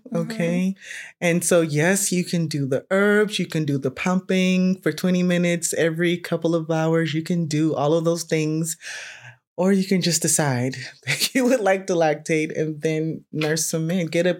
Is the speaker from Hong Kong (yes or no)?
no; Los Angeles, California, United States; because I was raised from South Central, you know, from the hood.